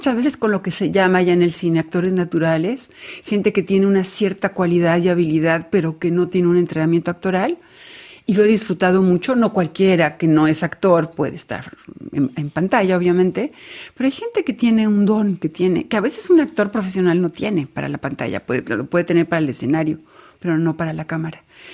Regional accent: Mexico; que es el estado de Guerrero en México, que es uno de los estados que más sufren en este momento en mi país

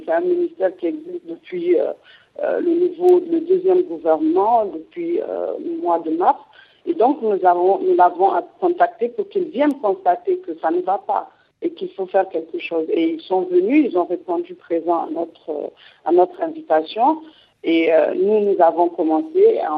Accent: Niamey, Niger; suis à Niamey. Je suis une résidente de cette ville depuis quelques années. J'ai vécu toute mon enfance. J'ai grandi à Niamey et j'ai dû quitter pour des raisons d'études. Et quand je suis rentrée en 2010

